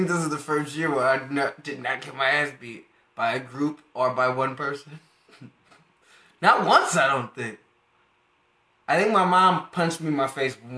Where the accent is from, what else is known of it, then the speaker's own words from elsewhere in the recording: Detroit, Michigan, United States; Growing up in Detroit, a bunch of people like that. That's common. I had one of those when I was a kid.